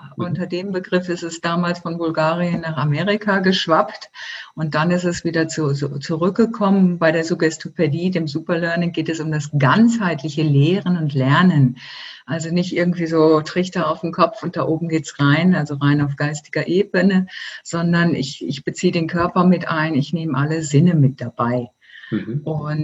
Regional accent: Germany; moved away as an adult; now in Switzerland; Ich bin ja Deutsche, wie man hört, auch wenn ich seit 19 Jahren in der Schweiz lebe.

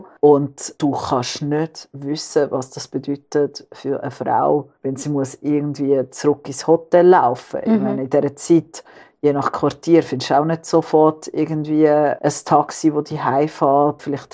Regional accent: Italy; Also ich komme ursprünglich aus Italien

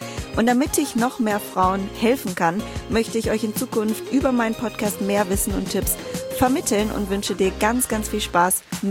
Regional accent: Bielefeld, North Rhine-Westphalia, Germany; Wir sind gerade in NRW über die Corona-Zeit in meiner Heimat in Bielefeld.

